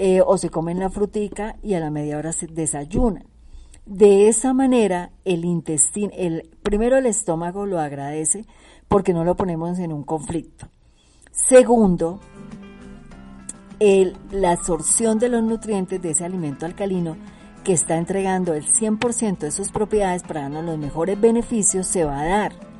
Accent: Bucaramanga, Santander, Colombia; also born or lived in Pamplona; yo nací en Pamplona y crecí en Bucaramanga. Acá me casé, acá tuve mis hijos. Aquí he visto nacer a mis nietos

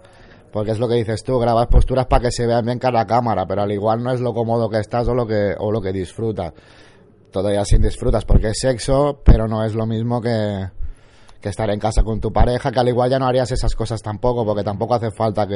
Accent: Vic, Catalonia, Spain; Yo soy de Vic.

